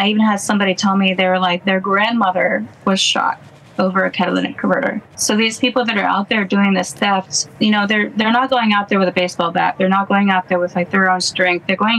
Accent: East Coast, United States; now in Los Angeles, United States; I don't feel safe in LA. I've been here for 12 years. I'm from the East Coast originally.

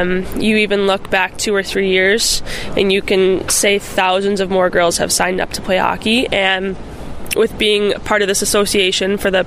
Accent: Buffalo Grove, Illinois, United States; Yeah, I grew up in Buffalo Grove and actually played for Team Illinois.

